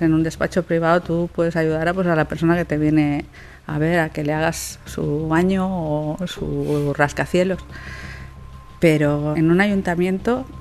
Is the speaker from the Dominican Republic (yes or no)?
no; Barcelona, Catalonia, Spain; born there; nací en Barcelona, desde muy pequeñita tuve vocación de arquitecto